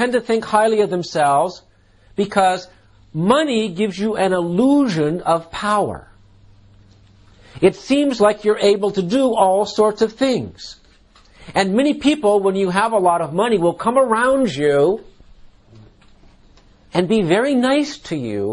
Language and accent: English; United States; born there; most of what we have is the result of being born American.